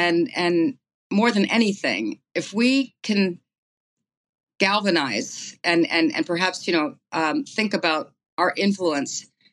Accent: California, United States; growing up in the Bay Area, I was one of nine kids, and you know, our parks were our recreation.

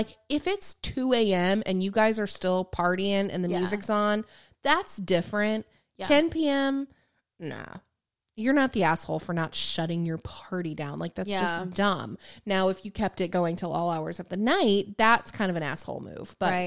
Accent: Fort Worth, Texas, United States; I'm from Fort Worth, so I was going to give y'all some insight.

